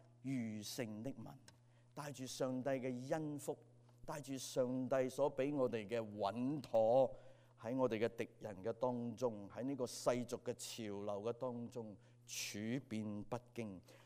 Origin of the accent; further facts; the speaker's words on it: Hong Kong; 即係我哋香港人講嘅